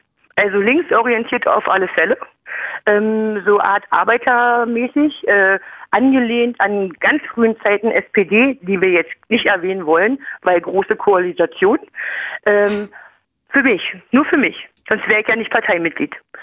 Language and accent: German; East Germany, Germany; ich komme aus dem Osten und bin stolz darauf, damals schon lustig.